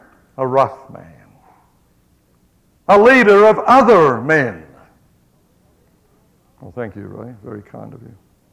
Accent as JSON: {"language": "English", "town": "Melbourne", "region": "Victoria", "country": "Australia", "said": "I'm from Melbourne, and I used to praise God every day that there were 400 miles of water between Melbourne and the island state of Tasmania, that we weren't connected even."}